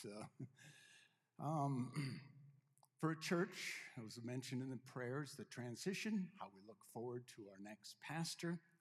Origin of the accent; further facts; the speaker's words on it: Minnesota, United States; I felt like I can walk on ice because, after all, I grew up in Minnesota.